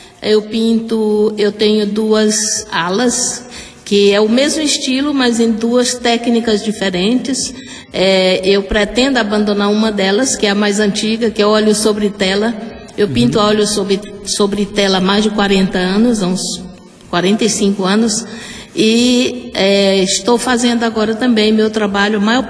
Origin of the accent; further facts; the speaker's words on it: Santa Cruz do Piauí, Piauí, Brazil; now in Hollywood, United States; Santa Cruz do Piauí.